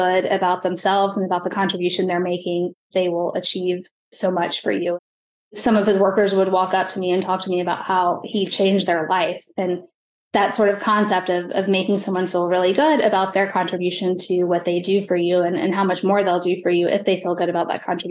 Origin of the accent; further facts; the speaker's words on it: Georgia, United States; I grew up in South Georgia, went to University of Georgia undergrad